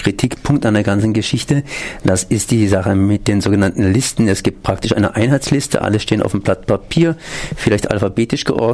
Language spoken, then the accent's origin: German; Germany; Ich bin Deutscher.